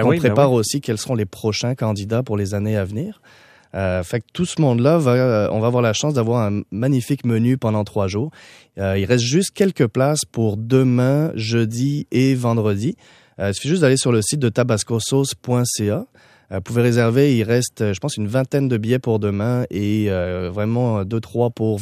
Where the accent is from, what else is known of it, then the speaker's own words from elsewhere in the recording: France; accent: French; now in Canada; t'as dû reconnaître avec l'accent, je suis français d'origine